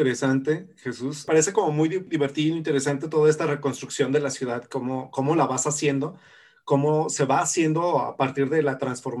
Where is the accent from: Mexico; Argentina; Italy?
Mexico; Zacatecas; Seguramente quienes somos zacatecanos y caminamos por las avenidas